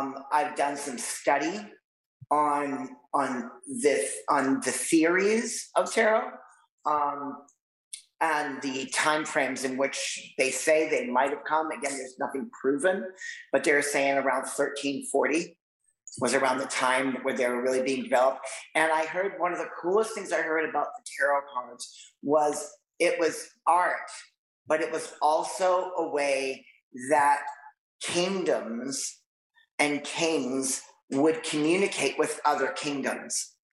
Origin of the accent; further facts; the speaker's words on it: Boston, Massachusetts, United States; I'm from back east originally. I'm a Bostonian.